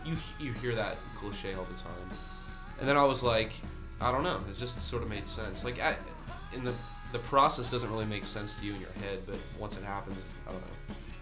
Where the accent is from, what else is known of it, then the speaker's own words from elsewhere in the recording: Pomona, Kansas, United States; We're from Pomona, Kansas, so.